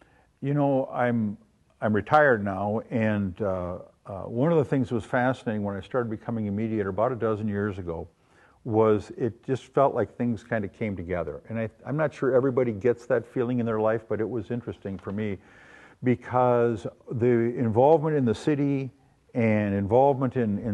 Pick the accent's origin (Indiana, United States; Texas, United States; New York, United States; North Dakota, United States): North Dakota, United States; You know, I was raised in North Dakota, pretty conservative place, pretty conservative family.